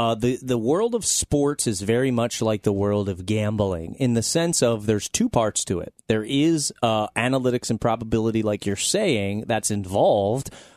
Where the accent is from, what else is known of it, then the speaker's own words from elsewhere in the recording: Reading, Pennsylvania, United States; Yeah, that's my hometown. I always say Reading. Our claim to fame. We're on the Monopoly board.